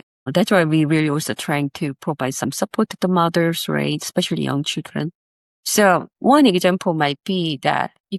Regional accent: South Korea; I'm from South Korea

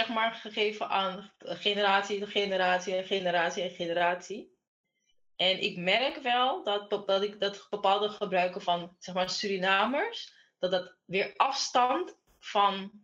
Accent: Netherlands; born there; Ik ben in Nederland geboren. En mijn ouders die komen uit Suriname.

